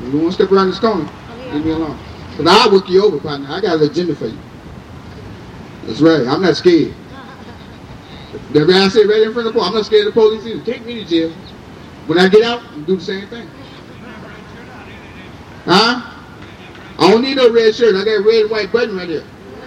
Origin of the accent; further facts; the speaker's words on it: Oakland, California, United States; I said, I'm from Oakland, California.